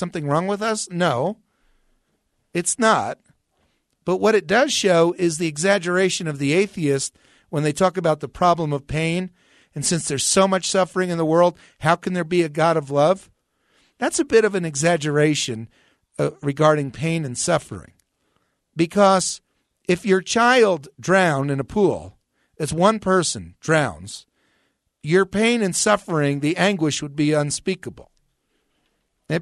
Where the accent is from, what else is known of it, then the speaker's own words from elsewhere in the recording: New Jersey, United States; Chris, and you and I grew up in New Jersey, and we talked a couple times on the air.